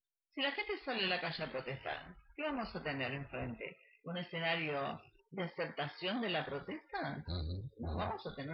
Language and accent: Spanish; Argentina; quiero saber, como ciudadana argentina, qué es lo que ocurrió